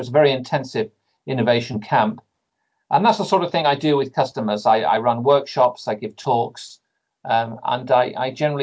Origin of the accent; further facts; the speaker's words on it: Blackpool, North West England, United Kingdom; also born or lived in Scotland; Well, I was born in Scotland, and then my parents moved to England when I was just one, and I was brought up in the north of England, a little town called Blackpool.